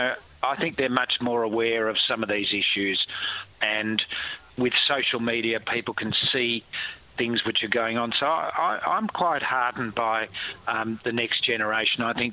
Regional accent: Sydney, New South Wales, Australia; I grew up in Surry Hills.

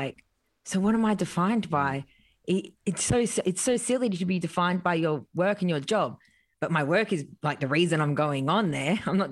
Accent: Grafton, New South Wales, Australia; So two very different people raising me in Grafton.

